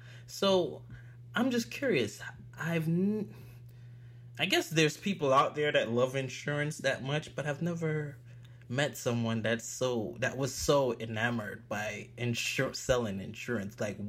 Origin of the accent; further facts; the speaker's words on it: New York, United States; It is cold. I grew up in New York. It is cold.